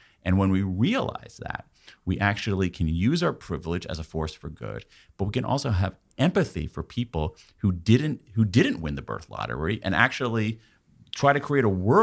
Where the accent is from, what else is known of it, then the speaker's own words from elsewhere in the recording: United States; born there; Because I was born in America after World War II, and my parents both had university educations